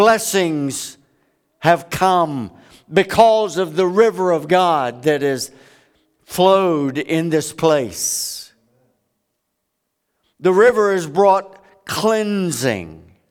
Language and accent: English; Florida, United States; I grew up in South Florida, one of the best places for a kid to grow up back in the day when I did.